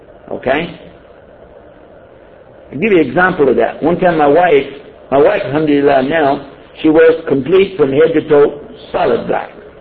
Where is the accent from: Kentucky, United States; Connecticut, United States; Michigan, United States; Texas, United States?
Texas, United States; Hey, what do you want, I'm from Texas. Don't mess with Texas.